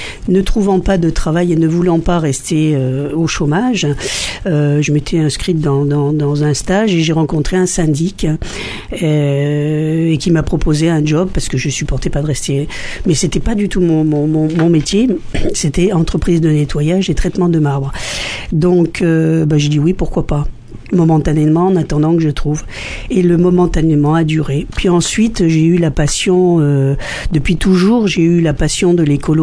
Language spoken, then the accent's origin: French; Pointe-Noire, Republic of the Congo; also born or lived in Dolisie; now in France; Je suis née au Congo, à Dolisi. Je suis née à Dolisi, j'ai vécu à Pointe-Noire. Ensuite, je suis rentrée en France